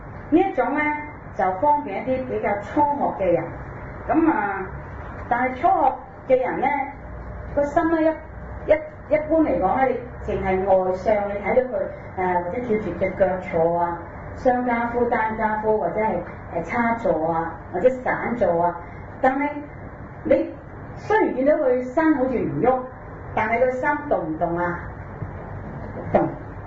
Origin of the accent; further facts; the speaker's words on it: China; 在六祖壇經呢，我們要領略到這個真是我們中國人寫的一本經，而不是在印度的佛經裡面翻譯過來的經典